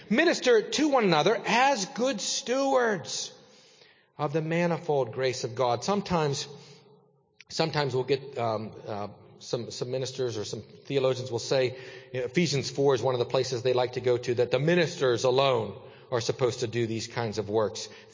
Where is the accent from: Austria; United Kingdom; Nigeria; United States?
Austria; Salzburg; English is a second language; I don't know about you, but growing up in Salzburg, man, if we borrowed something, I hated it.